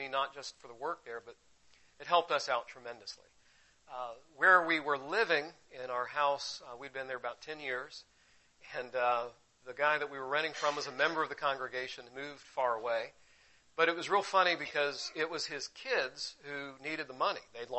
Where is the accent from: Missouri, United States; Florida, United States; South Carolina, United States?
Florida, United States; We're not really from there. I claim Florida as home because I've lived here almost all my life